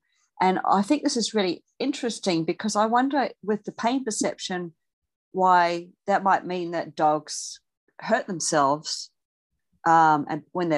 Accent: Australia; here from Australia

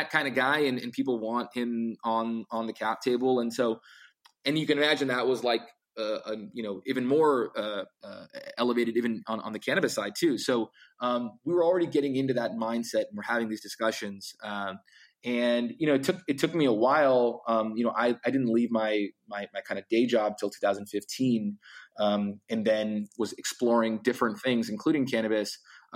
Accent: Boston, Massachusetts, United States; I grew up in Boston to come to Los Angeles, you know, very frequently during my college years

